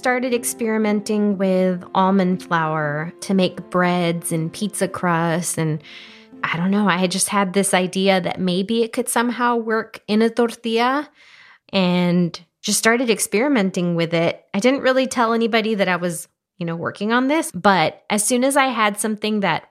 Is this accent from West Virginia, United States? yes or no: no; Laredo, Texas, United States; So growing up in Laredo, at least in our household, it was more flour.